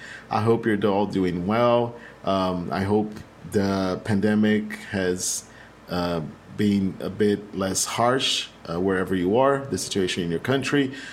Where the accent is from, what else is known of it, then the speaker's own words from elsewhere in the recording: Brazil; also born or lived in China; I lived for between 2020 and 2015 and 2020 in China. I came back to Brazil just before the pandemic started.